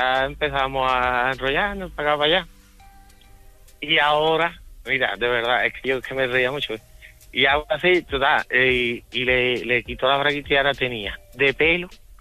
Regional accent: Seville, Andalusia, Spain

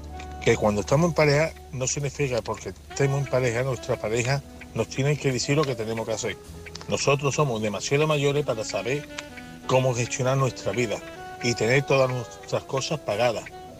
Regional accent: Seville, Andalusia, Spain; de Sevilla.

